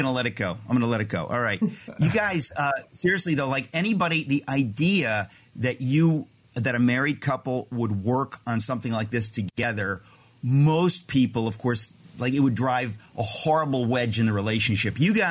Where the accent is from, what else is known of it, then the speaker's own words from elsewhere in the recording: New York, United States; I'm from the New York area.